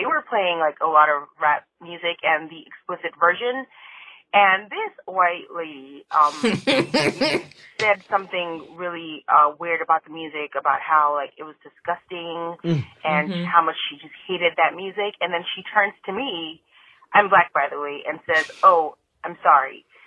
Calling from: Atlanta, Georgia, United States; I'm calling from Atlanta.

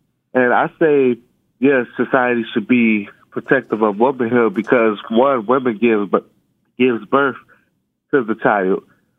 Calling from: Chicago, Illinois, United States; I'm calling from Chicago, Illinois.

